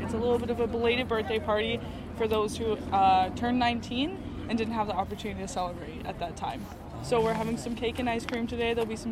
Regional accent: Winnipeg, Manitoba, Canada; As a previous youth in care, I grew up in Winnipeg. I moved out here a couple years ago

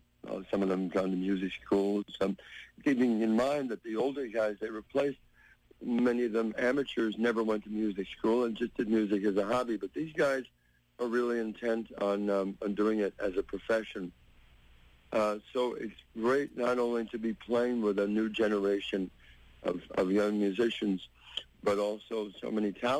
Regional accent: California, United States; I'm from California, so I'm familiar with that scene as well.

